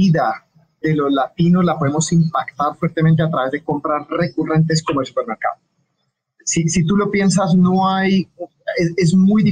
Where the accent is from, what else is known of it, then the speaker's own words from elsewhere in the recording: Guatemala; moved away as an adult; also born or lived in United States; now in Mexico; yo soy de Guatemala. Yo me salí de Guatemala hace como 17 años.